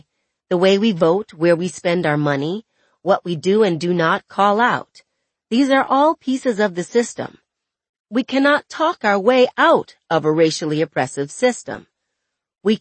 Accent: Seattle, Washington, United States; In my hometown of Seattle in 2016, activists were engaged in a fight with the city

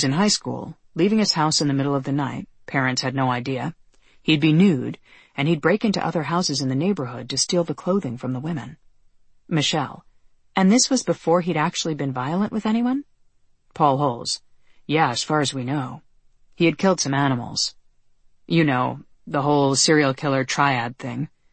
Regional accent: Los Angeles, California, United States; I tell him I'm from Los Angeles.

